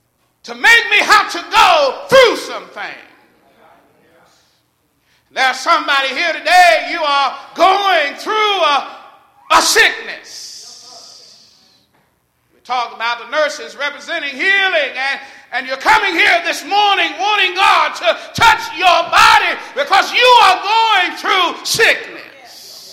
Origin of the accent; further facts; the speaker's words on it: Texas, United States; I'm from Texas and I'm not used to the ground moving up under me.